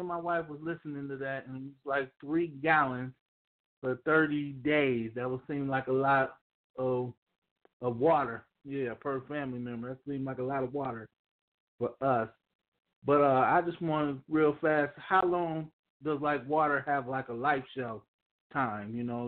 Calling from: Peoria, Illinois, United States; out of Peoria, Illinois.

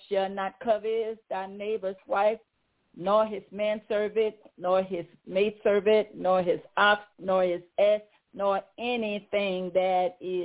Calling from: Tennessee, United States; I'm calling from Tennessee.

